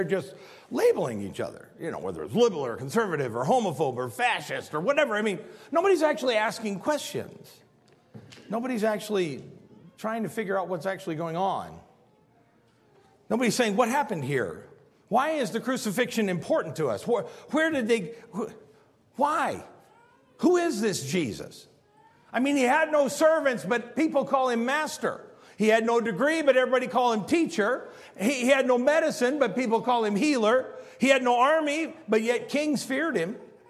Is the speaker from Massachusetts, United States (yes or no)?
no; Standard, Illinois, United States; also born or lived in Spring Valley, Illinois; Well, I was raised in Standard, Illinois, but that's not where I was born. There's no hospital in Standard. There's only 200 people in the town. I wasn't born there. I was born in Spring Valley, Illinois.